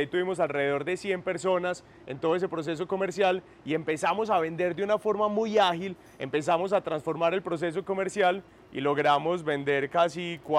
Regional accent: Colombia; Nosotros como colombianos no nos preparamos ni financieramente ni cómo comprar una vivienda

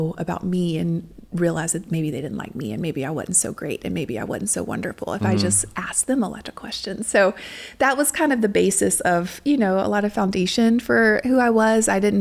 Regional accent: Louisiana, United States; I grew up in South Louisiana.

